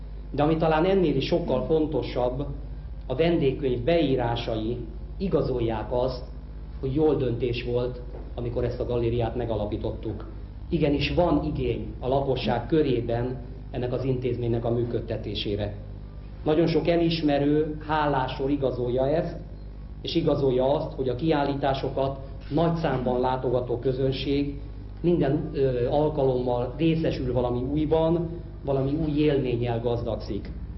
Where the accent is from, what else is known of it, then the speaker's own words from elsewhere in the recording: Soroksár, Budapest, Hungary; mi régiek, idézelbetéve régiek, akik itt nőttünk fel és ismerjük egymás gyerekkorunk óta